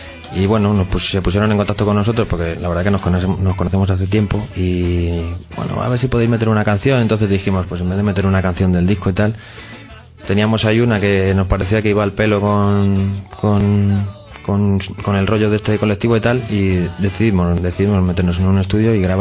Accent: Madrid, Community of Madrid, Spain; del barrio donde somos, de San Blas, pero bueno, somos más de Canillejas

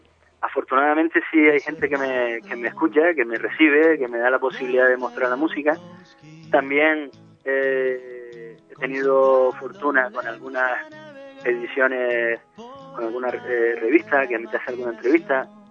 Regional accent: Canary Islands, Spain; now in Leganés, Spain; También voy a tocar con bastante frecuencia a Canarias, que es mi tierra, ¿no? Yo soy canario, aunque estoy viviendo en Leganés ya desde hace un tiempo

